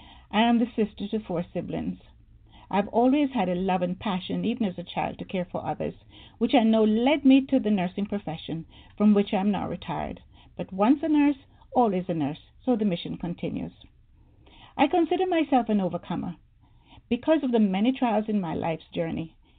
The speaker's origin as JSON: {"language": "English", "country": "Jamaica", "also_born_or_lived": "England", "moved": "as an adult", "lives_now": "United States", "said": "I'm originally from Jamaica, West Indies. After high school, I traveled to England, United Kingdom, where I studied nursing and midwifery, also clinical psychiatry. There, I lived and worked for some time and was recruited by a hospital here in the United States to work with them."}